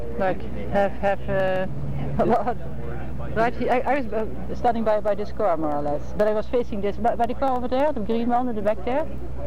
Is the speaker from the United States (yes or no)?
no; Netherlands; English is a second language; moved away; also born or lived in Chile; The reason why I'm from Holland, that I'm at the university here, and I'm deeply upset about what is happening in this country.